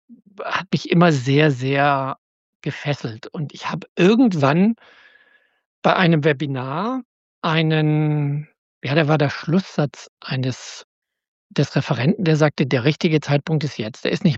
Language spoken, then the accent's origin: German; Schleswig-Holstein, Germany; Wir sitzen in einem kleinen Dorf zwischen Neumünster und Kiel und zwischen Bad Segeberg und Kiel und zwischen Neumünster und Plölen, so in der holsteinischen Schweiz.